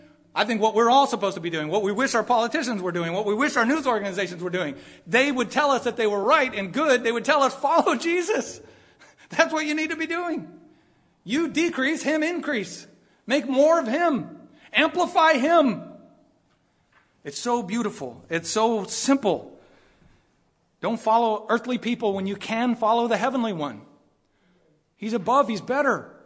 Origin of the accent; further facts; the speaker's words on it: Modesto, California, United States; born there; I know where I was born. I was born in Modesto City Hospital.